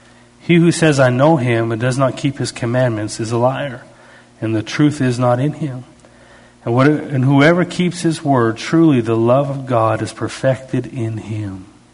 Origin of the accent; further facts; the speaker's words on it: Canada; I'm really a professional, being Canadian and dry sense of humor.